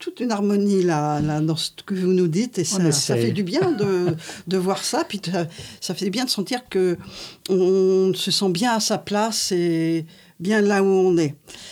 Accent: La Rochelle, Nouvelle-Aquitaine, France; Je viens de la région de La Rochelle.

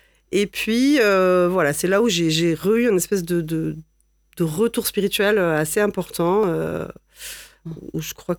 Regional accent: Alès, Occitanie, France; Donc, j'ai grandi à Alès. Mes parents sont à l'église réformée, l'église protestante unie aujourd'hui. Donc, j'ai grandi dans ce milieu-là.

